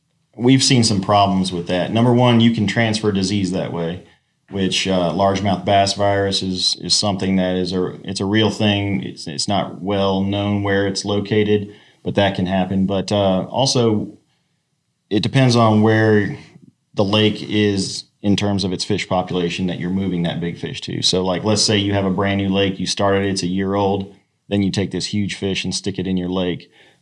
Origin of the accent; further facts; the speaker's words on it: San Diego, California, United States; also born or lived in South Carolina; I was born in South Carolina. My dad was in the Marine Corps, and so he got stationed in San Diego. We lived there for 13 years.